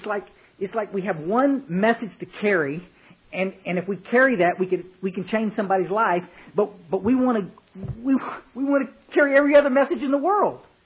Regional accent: Kerrville, Texas, United States; I grew up in Kerrville, Texas, and it was on a little road called Goat Creek Road.

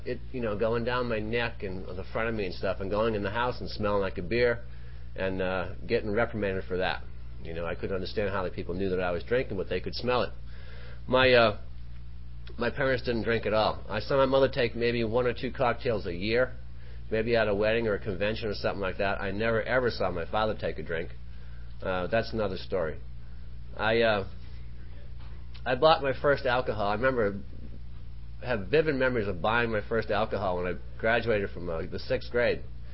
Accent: Maine, United States; You know, I grew up on the East Coast, some of you can probably detect already. I do have an accent. I'm from Southern Maine, and they do things a little different back there than they do out here.

